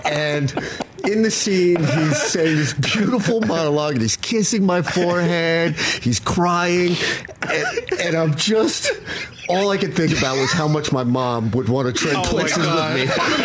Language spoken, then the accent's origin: English; New York, United States; You know, I'm from New York.